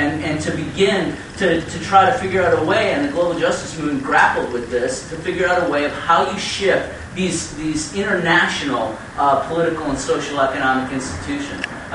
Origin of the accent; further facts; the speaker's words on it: Chicago, Illinois, United States; from Chicago.